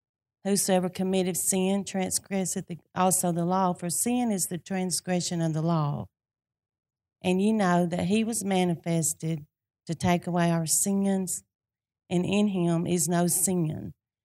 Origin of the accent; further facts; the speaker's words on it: Louisiana, United States; This is not where we're from. We're from Louisiana.